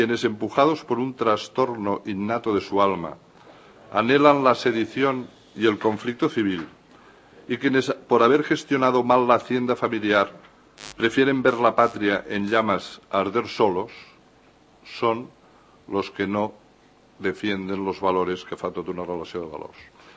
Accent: Catalonia, Spain; Jo sóc català des de moltes generacions i no deixaré de ser català, però tampoc vull deixar de ser espanyol

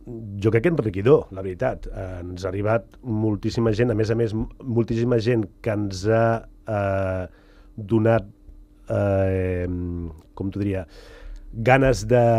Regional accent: Sant Cugat del Vallès, Catalonia, Spain; no parlo només pels que som de Sant Cugat

